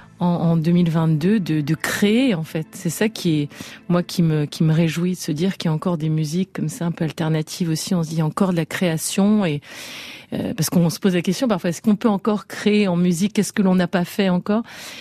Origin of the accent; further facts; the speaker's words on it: Brest, Brittany, France; born there; j'avais envie d'écrire une chanson sur Brest, qui est ma ville de naissance.